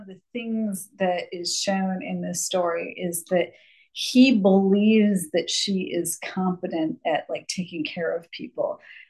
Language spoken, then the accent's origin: English; Savannah, Georgia, United States; we are from Savannah.